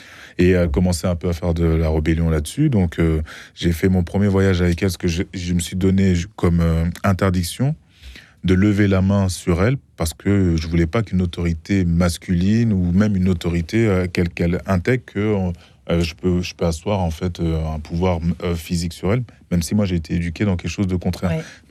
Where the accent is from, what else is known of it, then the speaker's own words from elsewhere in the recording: Ashanti, Ghana; j'ai une double culture, une culture très matriarcale de par mon pays d'origine, où là-bas, l'héritage va aux femmes. Si le mari ne l'assure pas, il se retrouve, c'est le Ghana, dans le peuple Ashanti.